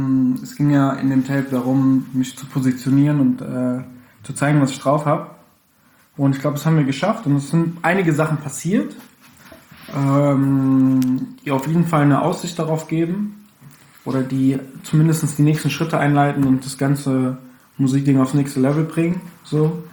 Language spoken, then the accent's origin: German; Frankfurt, Hesse, Germany; Ich bin aus Frankfurt, born and raised hier. Ich bin in der Nordi aufgewachsen. Berühmt-berüchtigtes Viertel, ne?